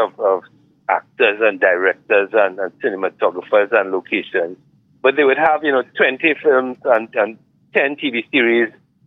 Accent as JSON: {"language": "English", "country": "Trinidad & Tobago", "said": "I mean, of course, being Trinidadian, I would like Trinidad to be the hub."}